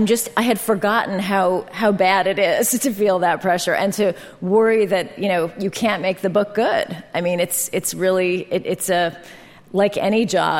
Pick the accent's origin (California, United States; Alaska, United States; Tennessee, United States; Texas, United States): California, United States; San Francisco; born or raised there